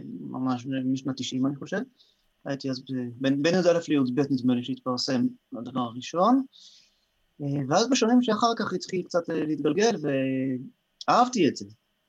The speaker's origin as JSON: {"language": "Hebrew", "town": "Ofra", "region": "Judea and Samaria", "country": "Israel", "tie": "born or raised there", "said": "אני גם תושב אופרה, הייתי, גדלתי שם בארץ בנימין, בדרום השומרון אפשר לומר"}